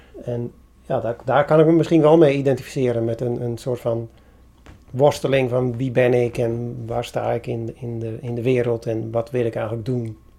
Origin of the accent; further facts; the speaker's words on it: Urk, Flevoland, Netherlands; Ik ben zelf geboren en getogen op Urk.